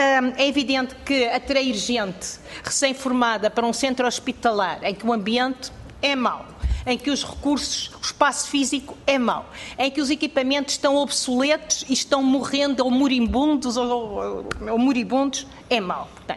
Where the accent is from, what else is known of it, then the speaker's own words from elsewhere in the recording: Lisbon, Portugal; now in Algarve, Portugal; sou lisboeta e estou no Algarve há 33 anos. Estou no Algarve há 33 anos e gosto muito de trabalhar no Algarve, de viver e de trabalhar no Algarve.